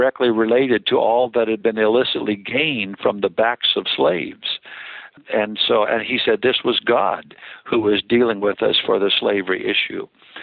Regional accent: Pacific Northwest, United States; I grew up in the Northwest. I didn't grow up in the South.

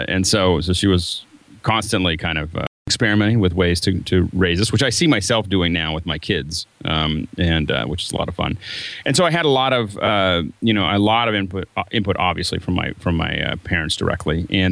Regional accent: Pittsburgh, Pennsylvania, United States; also born or lived in Denver / San Francisco; And then before that, I was in Denver. And then before that, I grew up in Pittsburgh, Pennsylvania.

